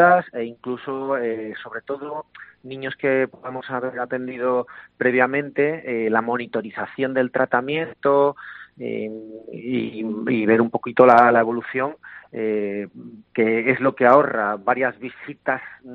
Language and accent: Spanish; Huelva, Andalusia, Spain; nosotros los pediatras, que somos de aquí, de Huelva